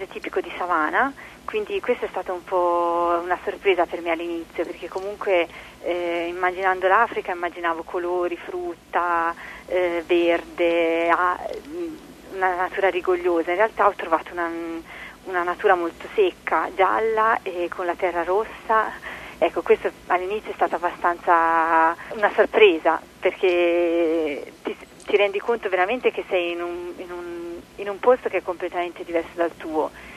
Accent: Carrara, Tuscany, Italy; ho 29 anni e vengo da Carrara.

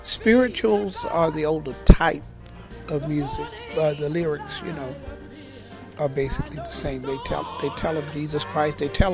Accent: Philadelphia, Pennsylvania, United States; Philadelphia, Pennsylvania. I'm a native Philadelphian.

